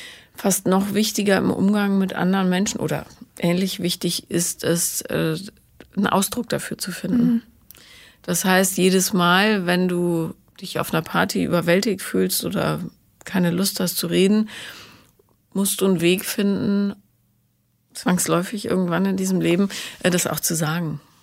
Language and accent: German; Bonn, North Rhine-Westphalia, Germany; weil ich bin ja in Bonn aufgewachsen